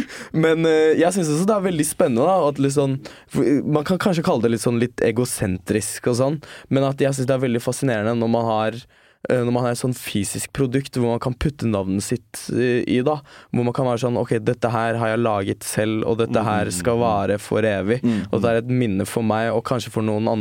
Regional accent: Alanya, Antalya, Turkey; now in Norway; Jeg vokste opp i Alanya, det var der jeg bodde, det var der alle norske turistene også var der.

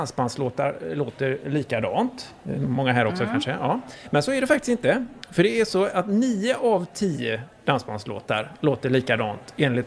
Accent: Gråbo, Västra Götaland County, Sweden; Hemma i Gråbo där så har vi något som heter grobbling.

